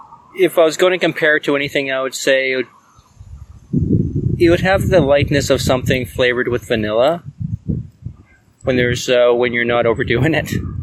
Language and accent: English; South Africa; So I come originally from South Africa, and I was born to two English speakers in South Africa. But my parents knew Afrikaans, and they knew some Afrikaans culture as well.